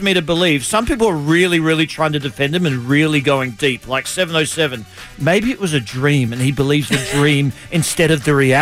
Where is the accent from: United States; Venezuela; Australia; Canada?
Australia; I'm from Australia. Don't wear shoes growing up.